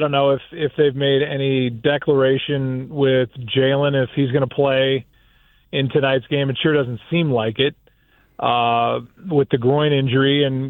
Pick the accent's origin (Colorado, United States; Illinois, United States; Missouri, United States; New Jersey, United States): Missouri, United States; St. Louis; But, yeah, I'm a Midwesterner, and being here is a good feeling. And being downtown, it's a different downtown than we have in St. Louis.